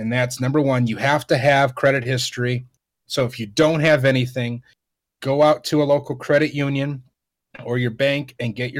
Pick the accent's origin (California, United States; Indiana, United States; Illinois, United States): Indiana, United States; But in my home state of Indiana, you can buy a house for $50,000, a single-bedroom little shack, and it's yours.